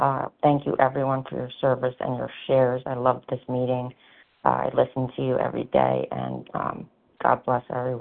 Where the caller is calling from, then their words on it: New Jersey, United States; New Jersey.